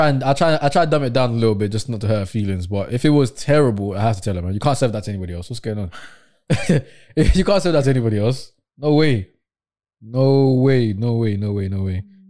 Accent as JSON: {"language": "English", "country": "Nigeria", "tie": "born or raised there", "said": "Like, as much as born and raised in Nigeria, bro, like, I give myself at least a good two hours"}